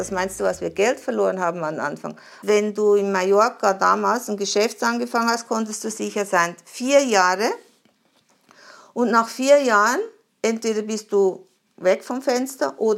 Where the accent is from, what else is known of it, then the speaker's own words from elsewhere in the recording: Zurich, Switzerland; born there; Ich bin in der Schweiz geboren, in der Nähe von Zürich, also deutsche Schweiz. Mein Vater war Italiener, meine Mutter Schweizerin.